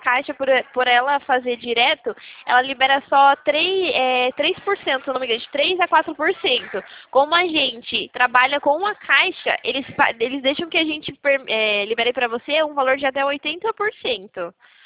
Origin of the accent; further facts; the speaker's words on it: São Paulo, Brazil; eu sou daqui de São Paulo.